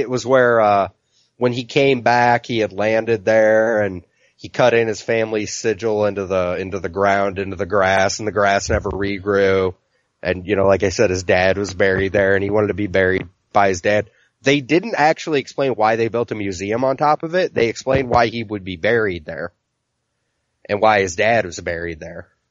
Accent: Iowa, United States; Your state's very boring and I'm from Iowa for fuck's sake.

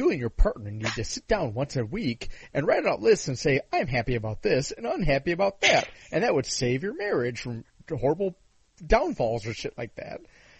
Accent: Illinois, United States; I'm from Illinois. My vote doesn't mean shit. It's always going to be a Democrat.

